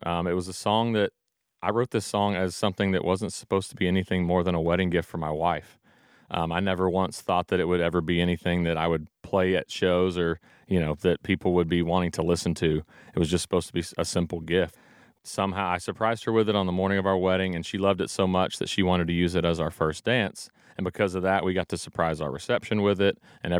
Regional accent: Hot Springs, Arkansas, United States; one of my first gigs was opening for … in my hometown in Hot Springs, Arkansas.

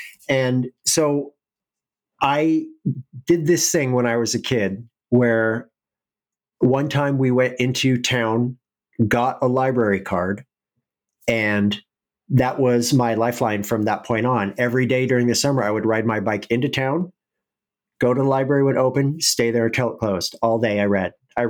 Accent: Oregon, United States; So I grew up in Oregon. I was born in the 80s, came of age in the 90s, and I lived in rural Oregon and in a very poor area of Oregon.

